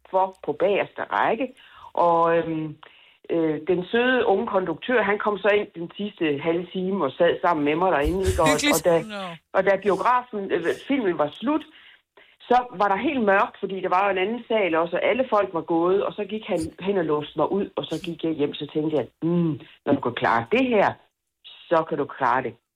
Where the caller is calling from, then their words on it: Vordingborg, Zealand, Denmark; Jeg er fra Vordingborg.